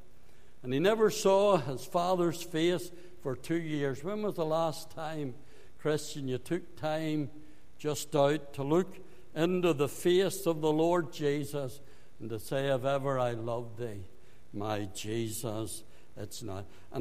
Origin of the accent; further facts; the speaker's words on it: Northern Ireland, United Kingdom; I says, I'm from Ulster. I had to get the Ulster in, you know. I'm from Ulster.